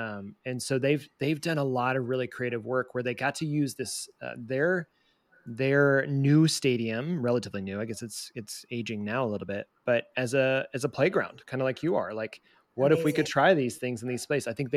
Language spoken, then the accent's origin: English; Southeast, United States; born there; I'm from I was born in the Southeast, and so I haven't been back in a little while.